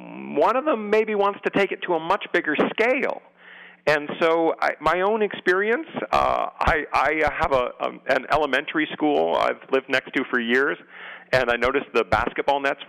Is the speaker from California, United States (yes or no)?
yes; San Diego, California, United States; I grew up in San Diego, and My best friend explained to me that we had to have favorite teams